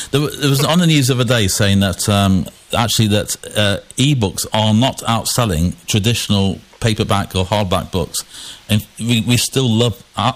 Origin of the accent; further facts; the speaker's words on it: Derby, East Midlands, United Kingdom; When I was born in Derby and lived there most of my life, and we had a local library